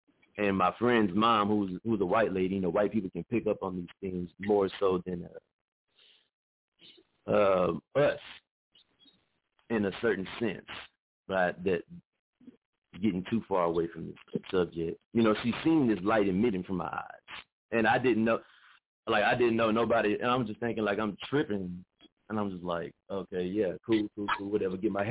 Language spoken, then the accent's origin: English; Louisiana, United States; let me speak about myself. I am from Louisiana.